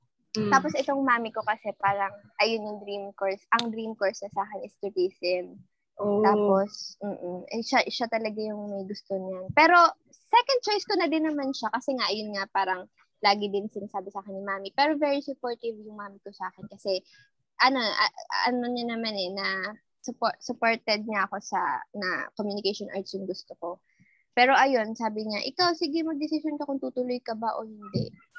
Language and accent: Tagalog; Calabarzon, Philippines; now in Manila, Philippines; Since province girl ako, from Laguna ako, tapos turn into city girl, Manila girl.